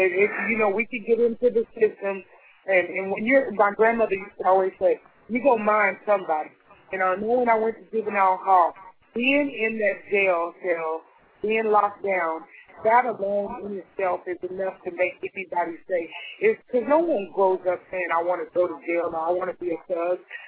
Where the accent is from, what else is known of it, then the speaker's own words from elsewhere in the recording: New Mexico, United States; Because when I grew up in New Mexico, there was a lot of white people, but I lived on the south side, so there was quite a few African Americans